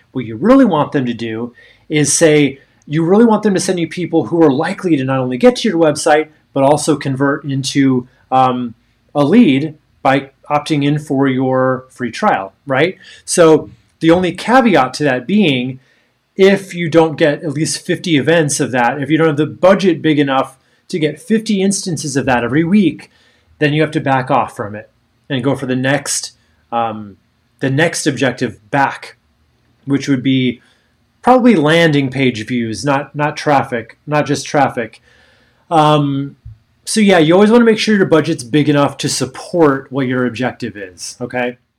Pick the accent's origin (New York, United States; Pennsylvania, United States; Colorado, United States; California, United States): Colorado, United States; Boulder; I'm from Boulder, Colorado originally.